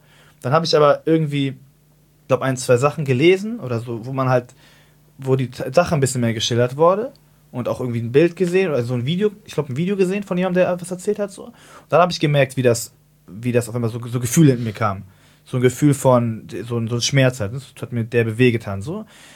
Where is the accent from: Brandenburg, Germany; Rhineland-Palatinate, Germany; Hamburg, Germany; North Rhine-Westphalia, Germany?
Hamburg, Germany; so in den Hamburg, also ich bin ja so in Altona groß geworden